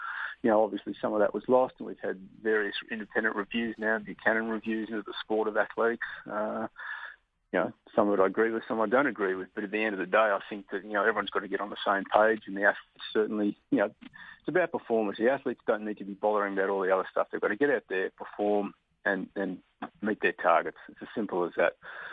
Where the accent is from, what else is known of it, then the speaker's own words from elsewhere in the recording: Hawthorn, Victoria, Australia; moved away as an adult; now in Canberra, Australia; But being a Melbourne boy through and through, born and bred in Hawthorn, it was a bit of a culture shock.